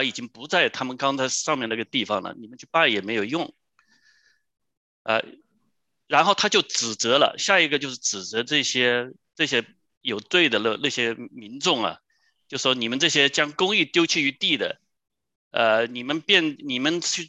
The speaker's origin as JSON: {"language": "Chinese", "region": "Hunan", "country": "China", "said": "反正我是湖南人，我们有一句话叫做丑媳妇总要见公婆。"}